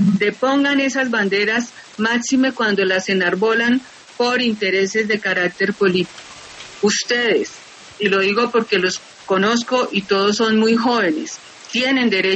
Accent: Colombia; necesitamos unirnos como colombianos

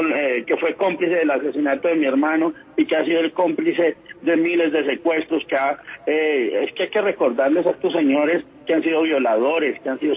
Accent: Colombia; que es lo que creo que hay que hacer como colombianos

